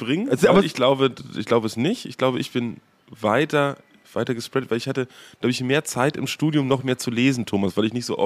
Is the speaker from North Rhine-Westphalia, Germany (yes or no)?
no; Schleswig-Holstein, Germany; Ja, wir sind ja Norddeutsche